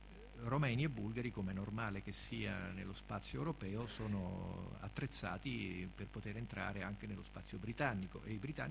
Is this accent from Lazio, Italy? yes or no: yes; Rome, Lazio, Italy; anche perché sono di Roma.